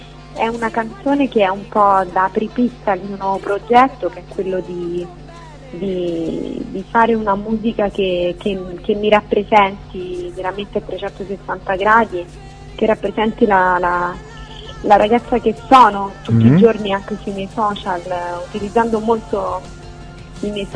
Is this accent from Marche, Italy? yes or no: no; Rome, Lazio, Italy; born there; C'è un po' del mio romano, perché sono nata a Roma e sono e amo molto, diciamo, la mia città